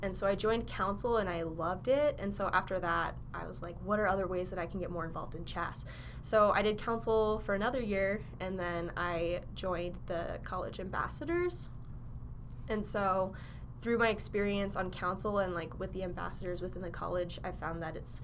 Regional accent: Caldwell, Idaho, United States; and I'm from Caldwell, Idaho. It's like 20 minutes west of Boise.

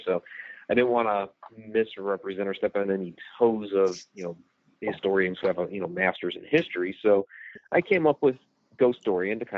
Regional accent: Cleveland, Ohio, United States; born there; I was born in Cleveland, Ohio.

